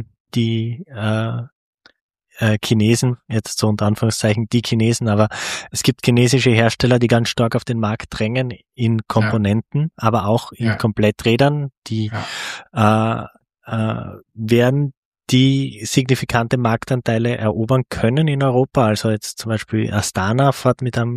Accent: Austria; Wir sind Österreicher

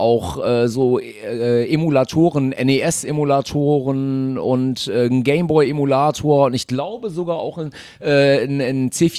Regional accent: North Rhine-Westphalia, Germany; now in Cologne, Germany; bin ja Exil-Kölner. Also ich komme ja weder aus Düsseldorf noch aus Köln. Ich bin ja Zugezogener der Liebe wegen vor 3 oder 4 Jahren, nachdem ich nach Köln gekommen bin. Ich bin eigentlich Münsterländer.

